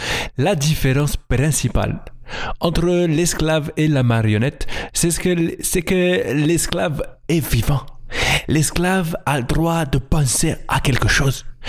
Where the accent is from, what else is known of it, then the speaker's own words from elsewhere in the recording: Gabon; je suis du Gabon et j'ai 40 ans.